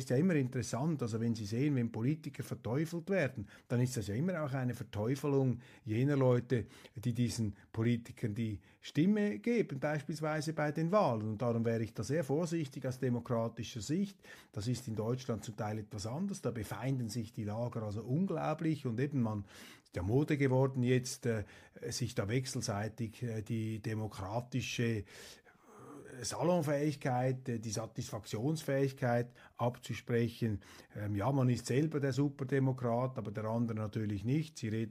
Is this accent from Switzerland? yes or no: yes; Switzerland; Und als Schweizer würde ich sagen, ein guter Europäer ist skeptisch gegenüber der Europäischen Union.